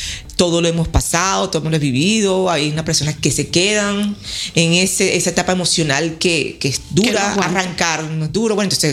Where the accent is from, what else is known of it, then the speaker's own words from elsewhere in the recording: Venezuela; están hoy siendo ejemplo de cómo somos los venezolanos.